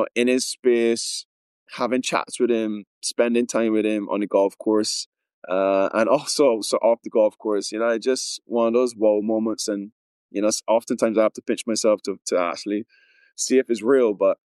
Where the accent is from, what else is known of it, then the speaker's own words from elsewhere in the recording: Barbados; growing up in Barbados was phenomenal for me. I couldn't imagine another place to grow up in the world.